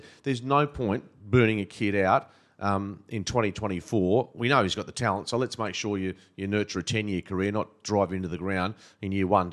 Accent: Canada; born there; I was born in Canada.

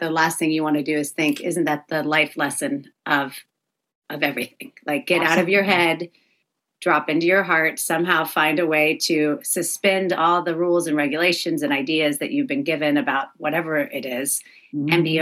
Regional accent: the South, United States; it's interesting because I grew up in the South, so a lot of my friends are very strong Christians

